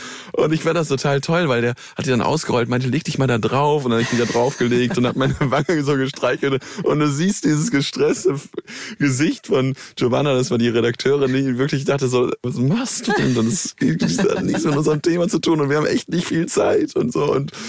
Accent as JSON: {"language": "German", "region": "North Rhine-Westphalia", "country": "Germany", "tie": "born or raised there", "said": "das Phantasialand in Köln. Ich bin dort in der Gegend groß geworden."}